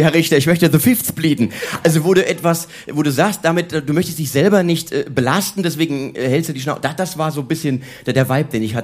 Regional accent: Rhineland-Palatinate, Germany; Ich bin aus Rheinland-Pfalz, ich kenne dich schon ganz, ganz lange.

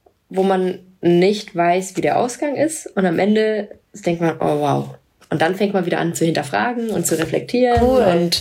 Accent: Cologne, North Rhine-Westphalia, Germany; Naja, ich bin ja Kölnerin.

